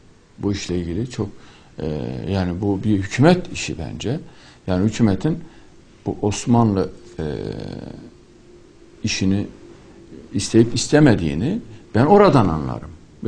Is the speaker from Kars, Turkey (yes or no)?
no; Elazığ, Turkey; Yani ben Elazığlıyım, bizim orada